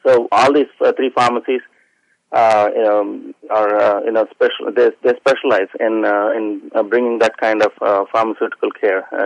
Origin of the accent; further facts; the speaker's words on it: India; English is a second language; Well, obviously, if my accent didn't give it away, I'm from India.